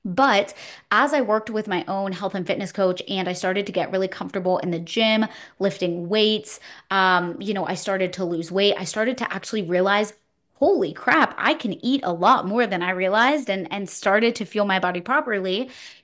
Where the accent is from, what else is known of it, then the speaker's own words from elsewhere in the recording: Pittsburgh, Pennsylvania, United States; I'm from Pittsburgh, PA.